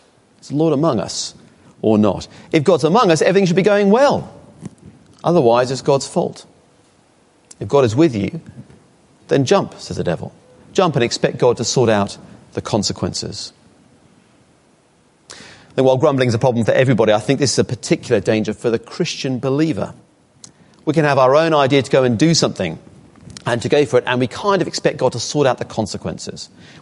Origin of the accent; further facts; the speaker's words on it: Australia; I'm actually Australian, and we do look up to the British in all sorts of ways.